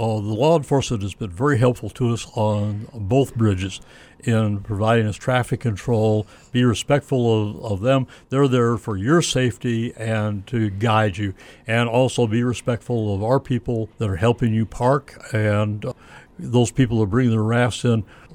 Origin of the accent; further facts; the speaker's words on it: Hannibal, Missouri, United States; born there; Oh, I was born on the Mississippi. I was born in Hannibal. So I've been on the river most of my life.